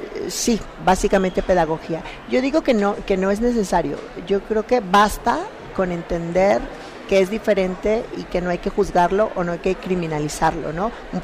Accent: Mazatlán, Sinaloa, Mexico; Es una novela autobiográfica sobre mi infancia y adolescencia trans en Sinaloa, en Mazatlán, donde nací.

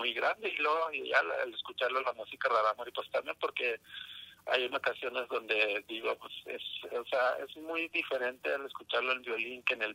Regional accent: Mexico; yo solo era un músico folclórico, como mexicano

